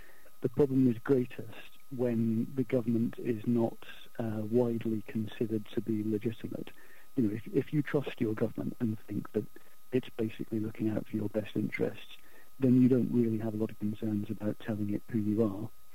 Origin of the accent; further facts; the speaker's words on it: United Kingdom; I'm British, obviously